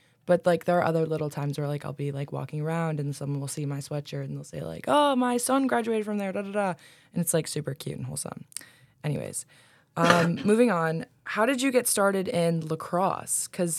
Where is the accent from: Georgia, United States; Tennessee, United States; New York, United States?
New York, United States; Rochester; I'm not. I'm from Rochester, New York.